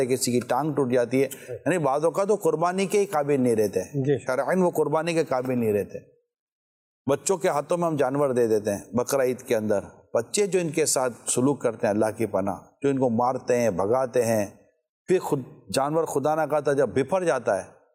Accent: Karachi, Sindh, Pakistan; ہمارے کراچی کا ایک علاقہ ہے جوڑیا بازار، میرا بچپن وہیں گزرا ہے،

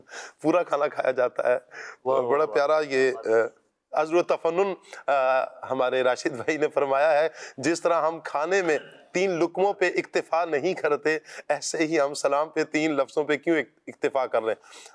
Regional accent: Chichawatni, Punjab, Pakistan; میں چیچا وطنی سے ہوں.

